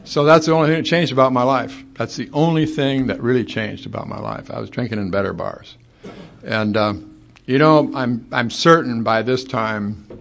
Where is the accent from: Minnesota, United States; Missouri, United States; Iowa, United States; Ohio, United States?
Iowa, United States; Sioux City; ended up enrolling in the University of South Dakota, which is nearer to my hometown, Sioux City, but it's not nearly as good a school as Creighton